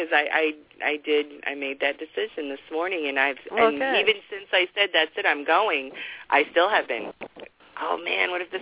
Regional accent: Indiana, United States; I'm originally from Indiana.

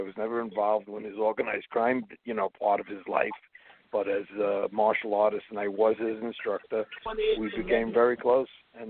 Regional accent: Brooklyn, New York, United States; I come from Brooklyn. I'm in Bensonhurst, which, as many people know, it's the home of organized crime.

